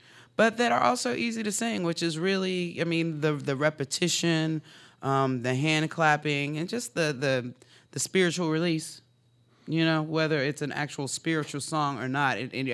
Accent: Durham, North Carolina, United States; A very great, awesome community of musicians I grew up with in Durham. And I used to be called

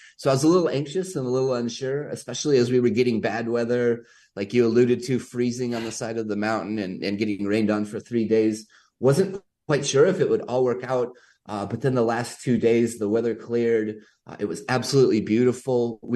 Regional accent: Kansas City, Missouri, United States; A friend of mine, I grew up in Kansas City, and a friend of mine has a small adventure travel company

